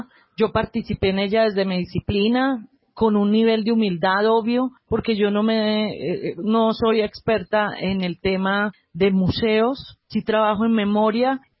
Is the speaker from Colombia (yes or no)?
yes; Antioquia, Colombia; accent: Antioquian; soy antioqueña, como lo delata mi acento.